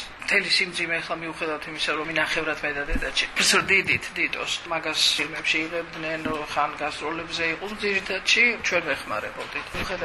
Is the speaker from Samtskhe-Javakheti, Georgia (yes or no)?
yes; Tsagveri, Samtskhe-Javakheti, Georgia; მიუხედავად იმისა, რომ მე წაღვერში დავამთავრე სკოლა და იქაურად ვთვლი თავს უფრო ძველ წაღვრელად